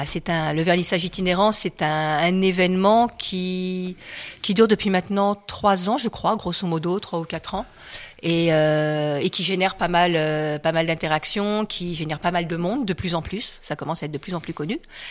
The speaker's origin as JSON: {"language": "French", "town": "Paris", "region": "Île-de-France", "country": "France", "said": "J'ai travaillé 3 ans à Paris, parce que je suis parisienne à la base"}